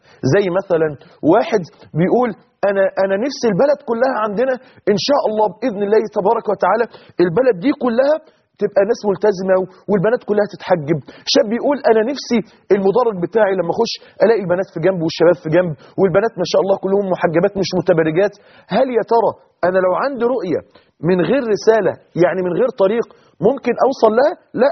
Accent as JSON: {"language": "Arabic", "country": "Egypt"}